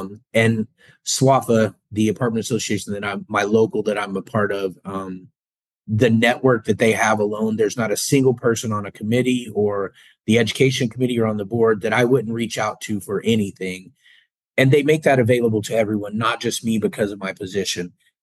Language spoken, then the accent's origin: English; Indiana, United States; moved away as an adult; now in Florida, United States; I'm from the Southern Indiana market. I came to Florida about 8 years ago.